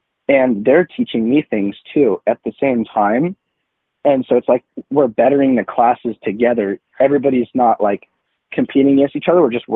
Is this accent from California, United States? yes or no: yes; California, United States; being a Californian or from the other side of the coast